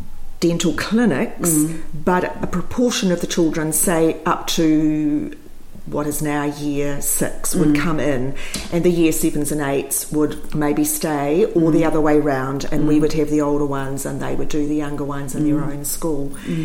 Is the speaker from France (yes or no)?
no; Christchurch, Canterbury, New Zealand; Well, I was born in Christchurch mm-hmm. in 1948.